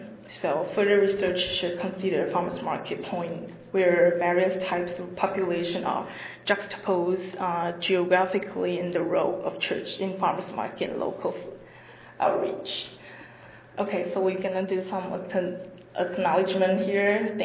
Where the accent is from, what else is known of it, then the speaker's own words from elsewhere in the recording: Taiwan; I'm from Taiwan. It's actually a small island next to China.